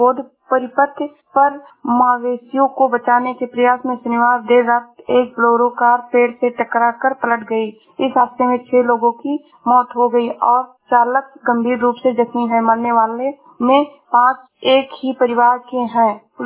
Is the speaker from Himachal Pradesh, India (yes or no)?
no; Shravasti, Uttar Pradesh, India; मैं जिला सरावस्ती से हूँ।